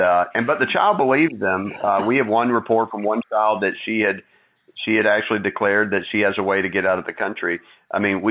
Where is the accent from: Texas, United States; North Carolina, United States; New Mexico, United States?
Texas, United States; I just said that as a plug to the state where I grew up. I was born and raised in Texas